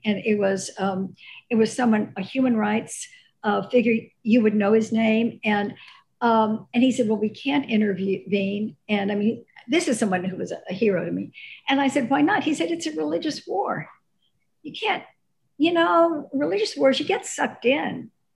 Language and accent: English; Dallas, Texas, United States; I'm from Dallas. I think when I was raised Southern Baptist